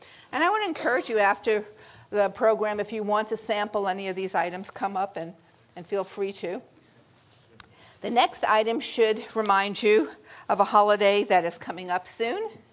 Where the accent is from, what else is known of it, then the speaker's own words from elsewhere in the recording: Brooklyn, New York, United States; Now, I'm a city girl. I grew up in Brooklyn, New York.